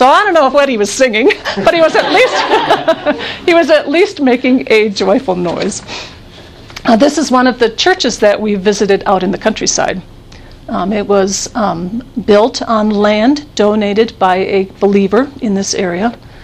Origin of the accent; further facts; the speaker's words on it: United States; Because I am about as obviously American as they get.